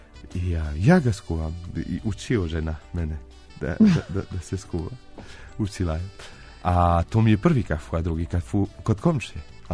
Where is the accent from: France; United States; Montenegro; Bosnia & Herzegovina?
France; Serbian is a second language; now in Serbia; Nikad nisam ni pio kafu kod komšu, kao aktivnost ni ne postoji kod nas u Francuska.